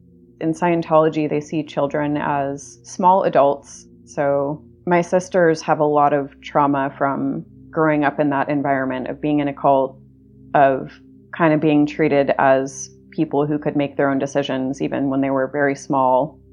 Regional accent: Los Angeles, California, United States; born there; I was born in Los Angeles in 1982.

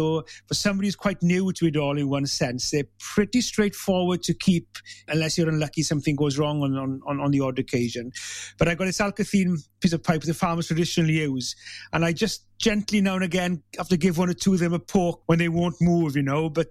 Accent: Wales, United Kingdom; now in Gwendraith Valley, United Kingdom; the village I was brought up in Manus Kelleg, which we should quite rightly say, that there's two in the valley, in the Gwendraith. I live in the Gwendraith Valley

